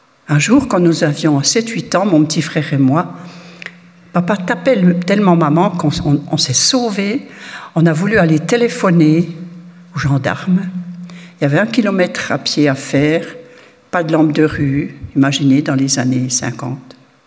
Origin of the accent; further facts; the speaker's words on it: Grand Est, France; born there; Je suis née dans les Vosges, en France, le 22 octobre 45.